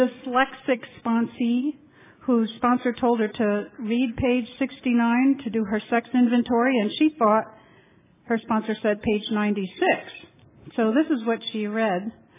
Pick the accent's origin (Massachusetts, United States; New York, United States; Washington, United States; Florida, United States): Florida, United States; Titusville; I'm from Titusville, Florida, and I serve as a trustee for World Service, serving Region 8.